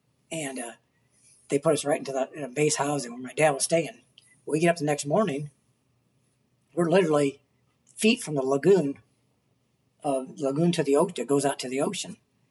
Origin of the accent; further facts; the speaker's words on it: St. Louis, Missouri, United States; also born or lived in Granite City; I lived mostly in St. Louis. It just depends. We bounced all over. My dad was in the Air Force, so we bounced all over the United States.